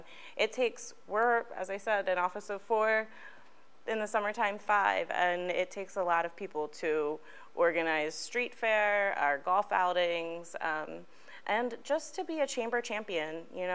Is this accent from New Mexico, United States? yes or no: no; New Oxford, Pennsylvania, United States; At the end of the day, I grew up in New Oxford. I went to school in McSherrystown. My grandmother lived on Clearview Road in Hanover.